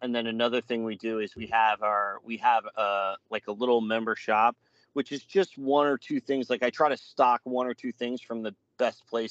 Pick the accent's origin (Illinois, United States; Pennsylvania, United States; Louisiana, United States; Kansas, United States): Pennsylvania, United States; And when I told him I was from Eastern PA, that was the first thing he said.